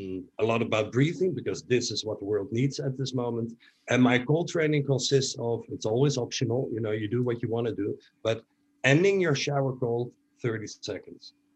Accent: Netherlands; I am from Holland. I live in Amsterdam.

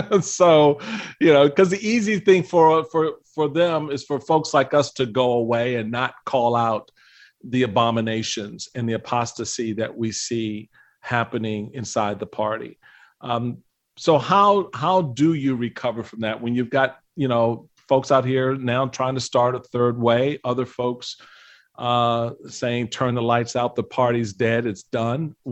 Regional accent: Washington, District of Columbia, United States; I joined the party when I was 17. I grew up in Washington, D.C.

